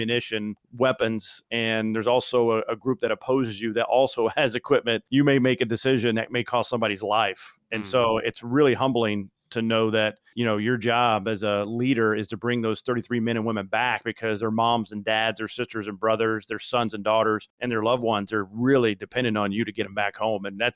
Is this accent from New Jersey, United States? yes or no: no; Indiana, United States; I mean, at 23 years old, Dan, I grew up in Indiana. I was pretty naive about human dynamics and human connection